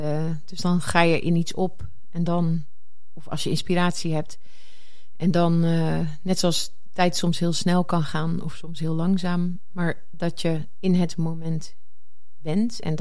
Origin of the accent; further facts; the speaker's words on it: Groningen, Netherlands; born there; also born or lived in Drenthe; Ik ben in Groningen geboren.